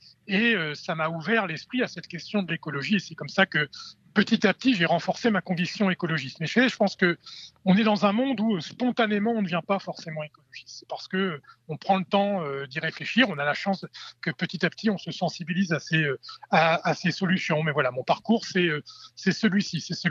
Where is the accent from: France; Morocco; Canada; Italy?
France; Rouen, Normandy; j'étais chez moi en Normandie, dans la banlieue de Rouen